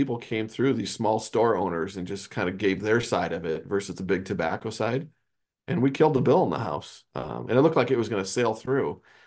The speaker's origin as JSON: {"language": "English", "town": "Gillette", "region": "Wyoming", "country": "United States", "tie": "born or raised there", "said": "You know, if there's nobody there from Gillette, I may not go. But if I've got somebody from my hometown willing to make the trip and come talk to me, that means something extra."}